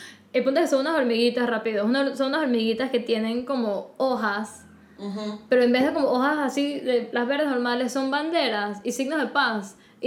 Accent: Panama; que como somos panameñas, como que tú nada más la ves.

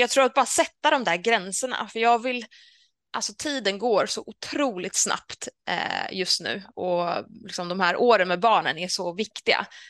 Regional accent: Värmland, Sweden; now in Stockholm, Sweden; jag är ju från Värmland. Så att våra föräldrar bor ju inte i närheten på något sätt.

